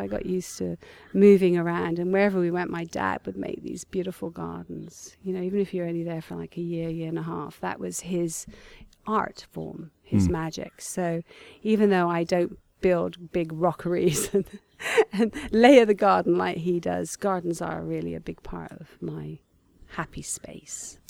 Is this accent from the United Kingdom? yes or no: yes; East Midlands, United Kingdom; born there; I was born in Lincolnshire.